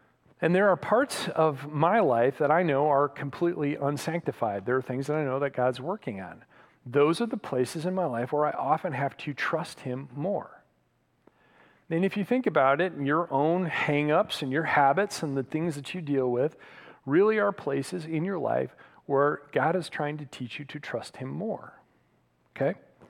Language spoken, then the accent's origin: English; Michigan, United States; Now, where I grew up in Michigan, we had a lot of oak trees and they grew very, very slowly.